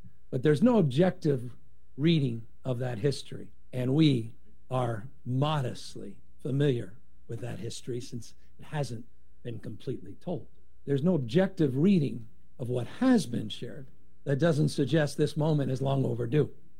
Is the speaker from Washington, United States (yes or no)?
no; California, United States; To have been so unaware of how ashamed I should be as a Californian, fifth generation, about how so many of your ancestors were treated.